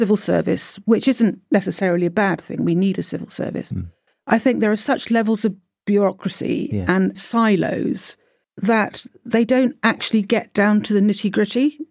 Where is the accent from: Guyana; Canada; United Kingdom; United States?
United Kingdom; Wellington, South West England; also born or lived in Bradford-on-Tone; Yeah, and I'm lucky because I was brought up in Wellington, which is pretty close to the Devon border, and then in Bradford-on-Tone.